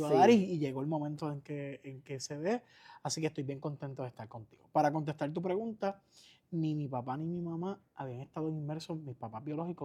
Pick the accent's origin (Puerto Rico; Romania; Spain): Puerto Rico; Aguadilla; cerquita de aquí, de Corrales, del barrio Corrales de Aguadilla. Allí me crié con una familia de clase media-baja, en una casita que construyeron con esfuerzo, con hipoteca. Y entonces allí me crié, estudié en la Lucía Cubero, de Aguadilla